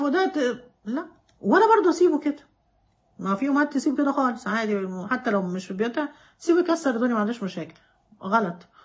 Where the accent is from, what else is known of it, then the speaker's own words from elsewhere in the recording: Egypt; بس احنا عندنا في مصر بقى يا بليد يا فاشل يا خايب